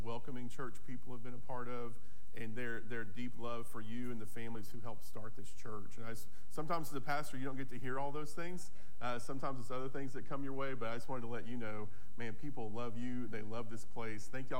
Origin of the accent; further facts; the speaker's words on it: Abilene, Texas, United States; I grew up in the Abilene area.